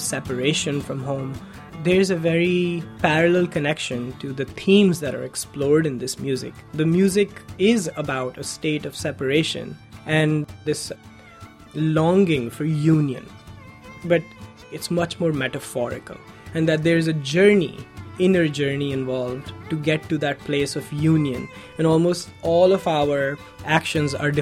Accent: Multan, Punjab, Pakistan; I grew up in Pakistan in a city called Multan. It's known as the City of Saints. It has a history of mysticism, of Sufi shrines

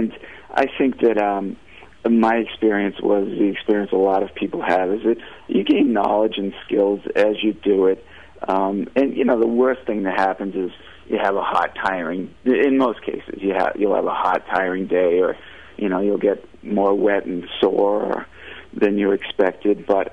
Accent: Massachusetts, United States; Well, I grew up in Massachusetts

